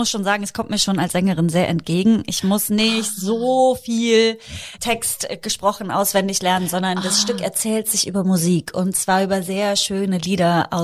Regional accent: Halberstadt, Saxony-Anhalt, Germany; Dann spiele ich in meiner Heimatstadt, in Halberstadt, was ja einfach auch die Kleinstadt … Hauptzentrale ist, ne? Also wäre ich nicht da geboren

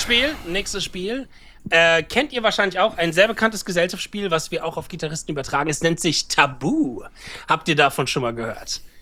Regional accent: Germany; ich bin Deutscher

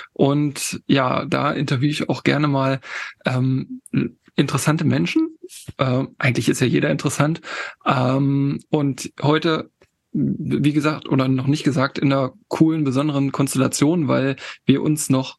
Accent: Harz, Germany; now in Hamburg, Germany; Ich komme ja im Ursprung aus dem Harz, aus da wo Tobi halt wohnt. Da ist mein Ursprung und ich lebe jetzt in Hamburg.

